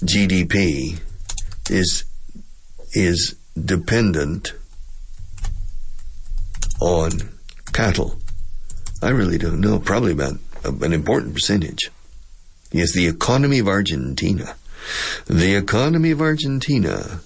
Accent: Texas, United States; the best steak I have eaten in my life, and I'm from Texas, I grew up eating steaks.

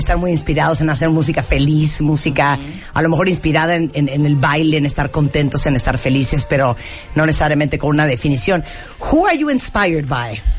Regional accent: Canada; that's why I'm Canadian. That's my generation.

